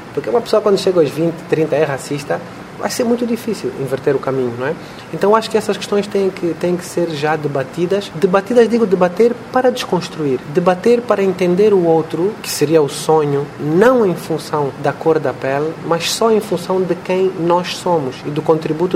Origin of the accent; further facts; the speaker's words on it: Angola; now in Brazil; eu não sou brasileiro, sou angolano, não sou um cidadão daqui e, portanto, não gosto muito de comentar situações que eu acho que são políticas deste país.